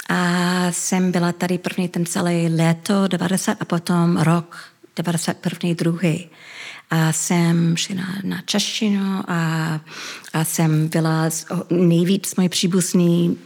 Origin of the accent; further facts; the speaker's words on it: Ottawa, Ontario, Canada; born there; Czech is a second language; my jsme všechny narodili v Kanadě, v Ottawa. Moje starší sestra a já, my jsme mluvili česky jako první jazyk.